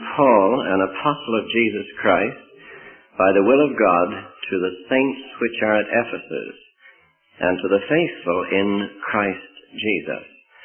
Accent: Ireland; born there; moved away as an adult; also born or lived in Angola; I was born in Ireland. I left Ireland when I was a very young man and went as a missionary to West Africa, to Angola. I spent 34 years there as a missionary.

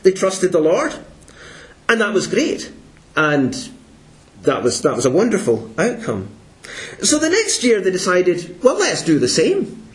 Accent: Kilmarnock, Scotland, United Kingdom; You know, I remember when I was a boy and I grew up in Kilmarnock

